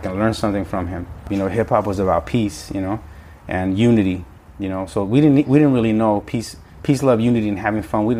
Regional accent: Santa Monica, California, United States; So for me, growing up on the West Side, especially in Santa Monica's Pico neighborhood, there was a lot of influence.

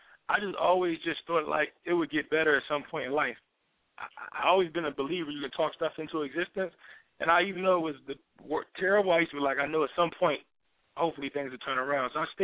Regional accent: Philadelphia, Pennsylvania, United States; I'm from Philadelphia, as you mentioned before. You know, I grew up in North Philadelphia, which is one of probably the worst parts of Philadelphia.

